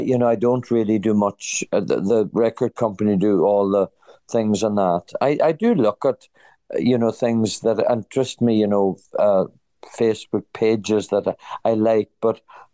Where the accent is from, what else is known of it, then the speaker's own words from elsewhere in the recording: County Donegal, Ireland; I come from County Donegal.